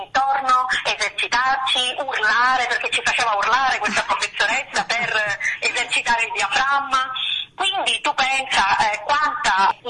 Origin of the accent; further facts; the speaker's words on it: Syracuse, Sicily, Italy; io vengo da Siracusa e quindi io sono cresciuta a pane e tragedie classiche.